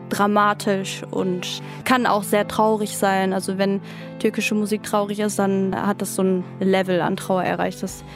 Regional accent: Recklinghausen, North Rhine-Westphalia, Germany; ich komme aus Recklinghausen

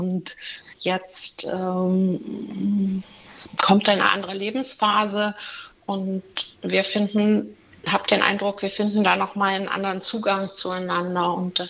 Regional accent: Germany; Also ich bin in der DDR groß geworden.

